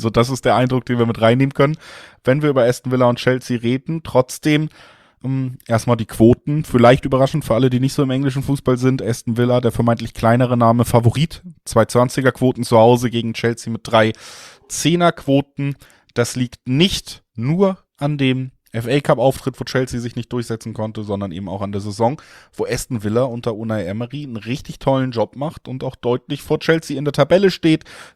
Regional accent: Cologne, North Rhine-Westphalia, Germany; Weiberfastnacht, sage ich als Kölner, kann man selber entscheiden.

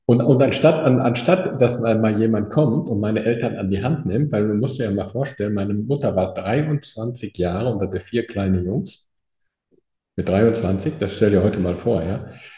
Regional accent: Eickelborn, North Rhine-Westphalia, Germany; Ich bin ja aufgewachsen in Eichelborn. Das ist eine kleine Gemeinde in Nordrhein-Westfalen.

